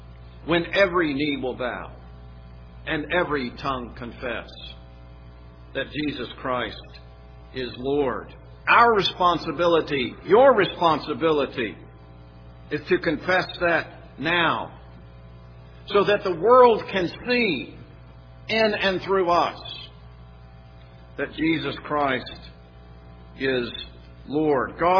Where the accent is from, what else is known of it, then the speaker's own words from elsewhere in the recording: Texas, United States; I'm originally from Texas. Perhaps you will know in Texas that if you're at a stoplight, this isn't everywhere, but where I'm from